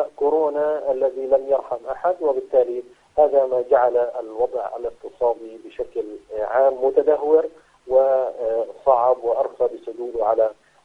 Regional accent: Palestine; ولكن هذا قدرنا كفلسطينيين أن نقاتل ونناضل على كل الجبهات

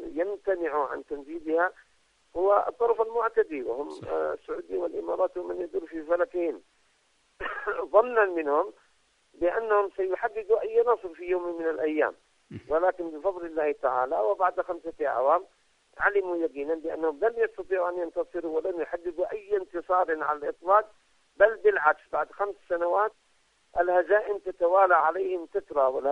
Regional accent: Yemen; بأن نخرج نحن كيمنيين من المحافظات الجنوبية

